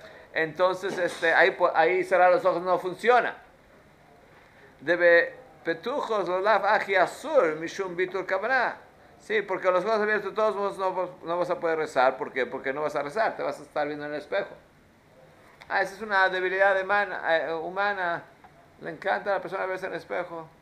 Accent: Mexico; Ahí decían cuando yo estaba creciendo en México que Acapulco es un lugar muy santo.

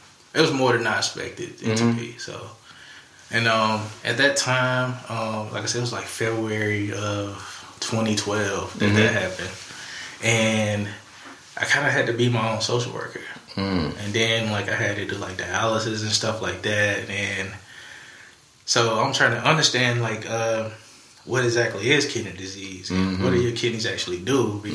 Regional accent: Alabama, United States; Yes, I'm from Alabama.

